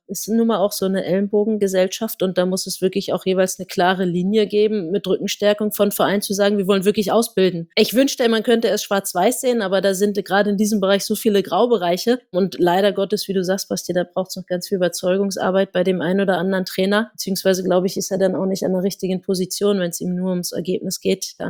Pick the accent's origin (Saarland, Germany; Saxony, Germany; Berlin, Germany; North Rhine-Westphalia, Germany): Berlin, Germany; ich bin in Berlin groß geworden